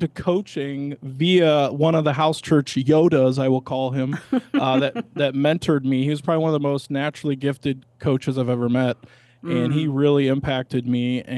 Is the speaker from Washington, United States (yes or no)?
no; North Canton, Ohio, United States; Yeah, so I'm from Northeastern Ohio. I grew up in North Canton, Ohio, near the Football Hall of Fame.